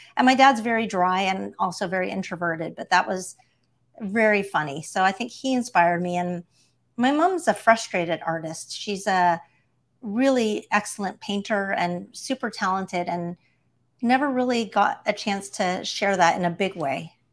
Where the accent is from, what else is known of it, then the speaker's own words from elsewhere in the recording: Texas, United States; also born or lived in Canada; now in Los Angeles, United States; Well, I grew up in, I was born in Canada and raised in Texas.